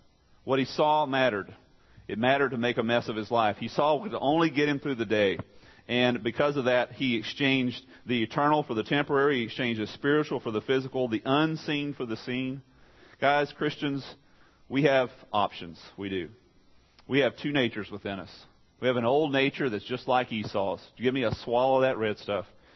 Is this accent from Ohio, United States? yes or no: no; Texas, United States; I'm a redneck from East Texas.